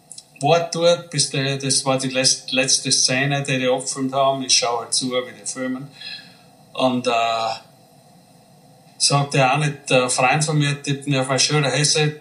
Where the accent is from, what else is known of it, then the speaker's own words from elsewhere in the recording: Styria, Austria; Ich sage, ja, Deutsch Landsberg kenne ich. Das ist in der Nähe von Graz. Das ist, wo meine Mutter wohnt. Gewohnt hat und wo ich aufgewachsen bin